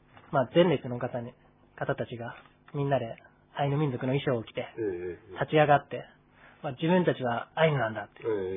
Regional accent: Sapporo, Hokkaido, Japan; 僕は出身が札幌だったので、田舎の高校に行って、

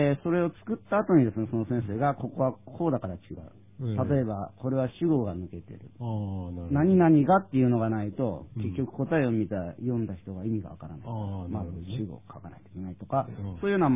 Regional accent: Shimonoseki, Yamaguchi, Japan; moved away as an adult; はい、出身は山口県下関です。

